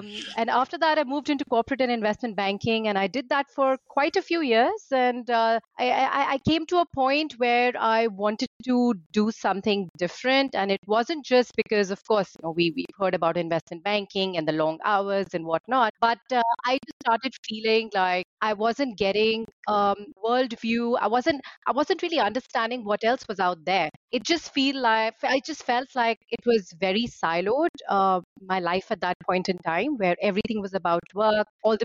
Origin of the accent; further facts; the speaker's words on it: India; I grew up in India. I studied in India. I finished my my MBA in India.